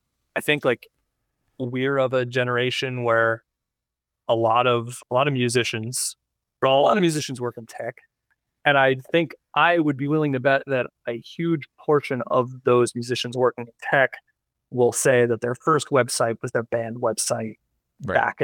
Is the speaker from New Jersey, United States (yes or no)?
yes; New Jersey, United States; So I grew up in South Jersey. Nice. Just outside of Philadelphia.